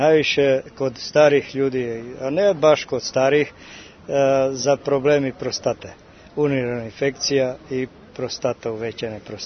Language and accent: Serbian; Pirot, Southern and Eastern Serbia, Serbia; dolazim iz Pirota, bavim se sakupljanjem prirodnog samoniklog bilja na području Stare planine Pirot okolina.